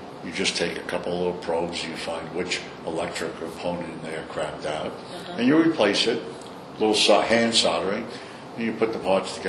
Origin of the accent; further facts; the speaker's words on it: Brooklyn, New York, United States; accent: Brooklyn; You're not having any trouble with my Brooklyn accent?